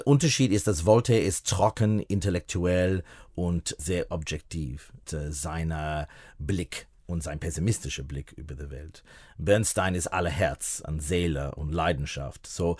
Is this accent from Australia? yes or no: yes; Australia; German is a second language; now in Germany; als säkulär Jude, aber auch mit einem großen Interesse in Judentums und jüdische Geschichte in Europa und ich komme aus Australien. Ich bin in Australien geboren.